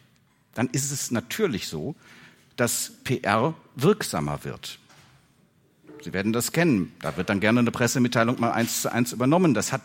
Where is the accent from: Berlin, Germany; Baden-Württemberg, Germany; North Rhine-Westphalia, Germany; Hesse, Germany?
North Rhine-Westphalia, Germany; ich komme aus Nordrhein-Westfalen